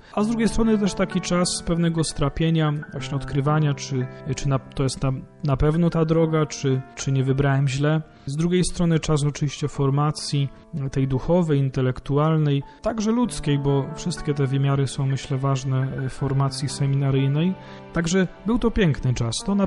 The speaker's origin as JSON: {"language": "Polish", "town": "Ostrów Wielkopolski", "region": "Greater Poland Voivodeship", "country": "Poland", "said": "pochodzimy z jednej parafii, z parafii pod wezwaniem Matki Bożej Częstochowskiej w Ostrowie Wielkopolskim."}